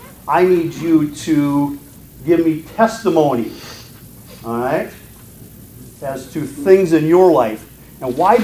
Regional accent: Minnesota, United States; accent: Minnesotan; I start speaking my native language, Minnesotan

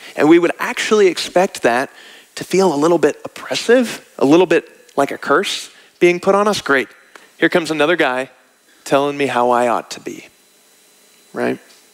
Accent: Wichita, Kansas, United States; Topeka, Kansas. I'm from Wichita, just south.

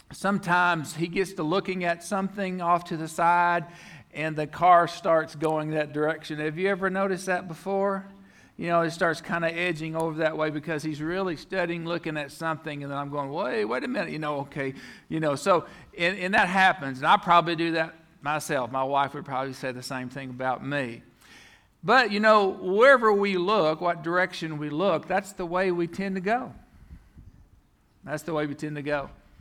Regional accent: Arkansas, United States; I grew up in South Arkansas.

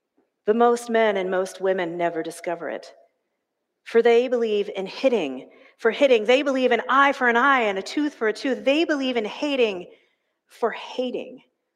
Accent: the South, United States; When I was growing up in the Bible Belt of the South, we often sang this song

